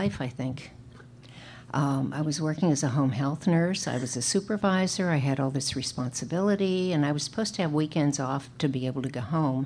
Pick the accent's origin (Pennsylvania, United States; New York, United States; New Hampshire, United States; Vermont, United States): Pennsylvania, United States; Pittsburgh; I grew up in Pennsylvania, in the wonderful steel town, Pittsburgh.